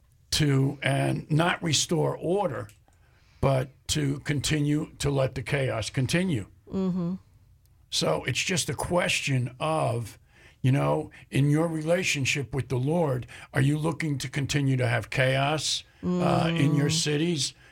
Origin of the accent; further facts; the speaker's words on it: New York, United States; And I understand being from New York.